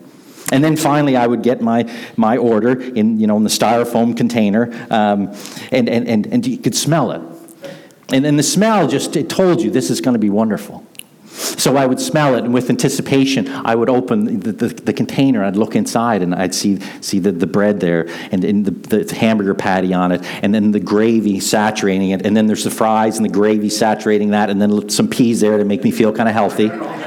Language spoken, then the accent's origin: English; Murray Harbour, Prince Edward Island, Canada; I grew up in Murray Harbor, there was a restaurant there